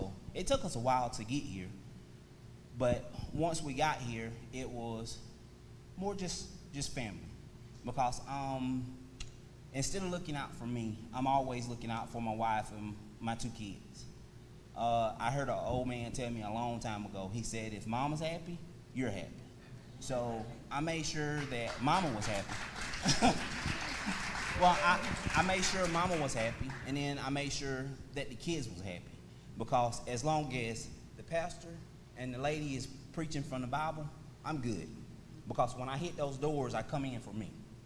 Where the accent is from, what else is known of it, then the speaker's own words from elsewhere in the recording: Dothan, Alabama, United States; No, we're originally from Dothan, Alabama.